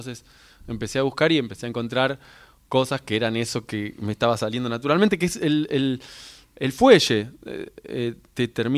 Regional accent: Haedo, Buenos Aires Province, Argentina; Aedo. Soy de Aedo. Viví ahí toda la vida.

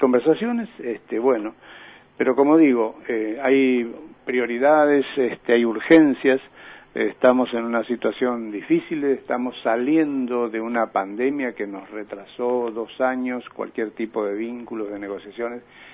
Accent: Argentina; Y yo como argentino

